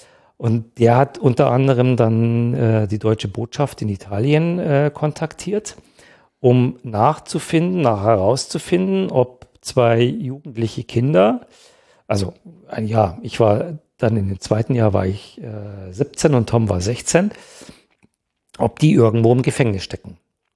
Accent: Germany; Ja, wir kommen aus Deutschland, sind mit dem Fahrrad

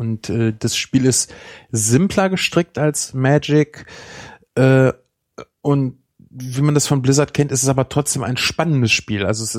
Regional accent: Germany; Ja, bei uns. Wir sind Deutsche. Uns kannst du jeden Scheiß verkaufen.

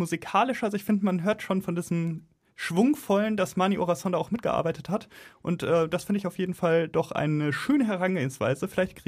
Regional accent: North Rhine-Westphalia, Germany; born there; Ich bin ja aus dem Sauerland gebürtig und da gibt es ja auch einiges zu kraxeln.

